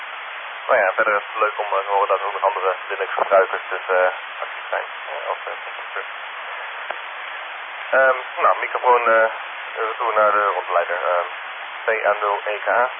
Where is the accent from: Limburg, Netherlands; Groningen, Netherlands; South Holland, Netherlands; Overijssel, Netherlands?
Groningen, Netherlands; Ik kom hier inderdaad uit Groningen, uit de Weijert.